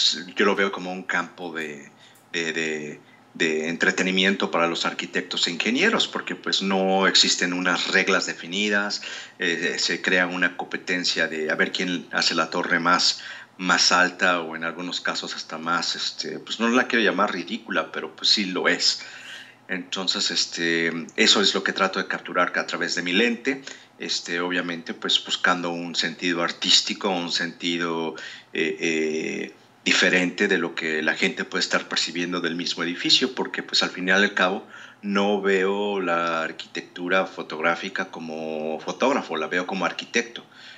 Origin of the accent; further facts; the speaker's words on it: Mexico; pues porque yo esto lo veo en mi país todos los días. Tú vas al centro de la Ciudad de México y vas a encontrar colonias, barrios